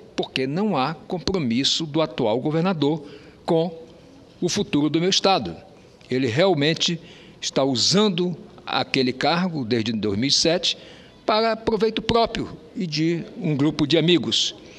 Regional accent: Roraima, Brazil; born there; Eu sou aliado do povo de Roraima. Eu tenho um compromisso com a terra onde eu nasci. Eu tenho um compromisso com a terra onde meus filhos nasceram.

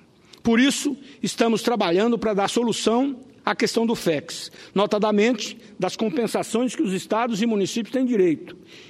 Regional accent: Mato Grosso, Brazil; a cidade e região de Cáceres, lá no meu estado, Mato Grosso.

